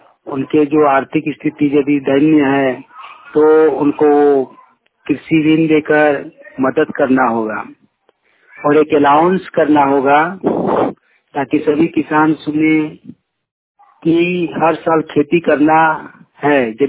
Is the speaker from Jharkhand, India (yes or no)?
yes; Kasmar, Jharkhand, India; ग्राम कस्मार चट्टी, जिला बोकारो से हूँ।